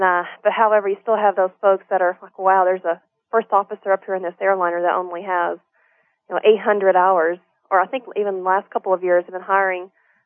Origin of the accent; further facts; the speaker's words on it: Texas, United States; And another big deciding factor was all my family lives in Texas. I'm originally from Texas